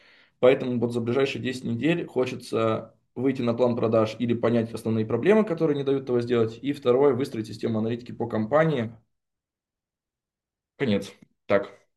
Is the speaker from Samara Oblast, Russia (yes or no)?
no; Novosibirsk, Novosibirsk Oblast, Russia; now in Moscow, Russia; Мне 27 лет, я изначально из Новосибирска, нынче проживаю в Москве, женат, есть сын.